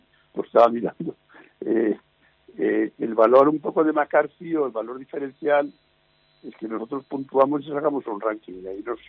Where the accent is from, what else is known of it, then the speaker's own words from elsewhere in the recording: Barcelona, Catalonia, Spain; Empezamos en Barcelona, yo soy de Barcelona.